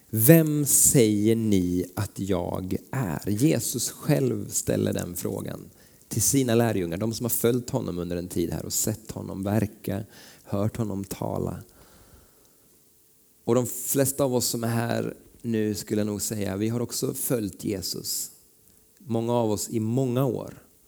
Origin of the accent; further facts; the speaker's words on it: Vänersborg, Västra Götaland County, Sweden; Men nära där jag växte upp, när vi flyttade hit till Vänersborg inne på Almgatan